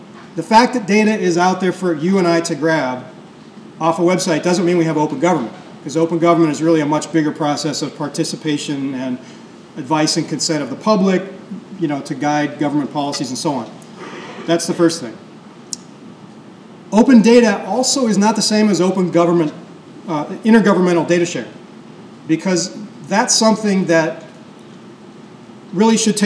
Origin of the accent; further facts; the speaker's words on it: Youngstown, Ohio, United States; because I'm from Youngstown, Ohio, which is one of the polka capitals of the universe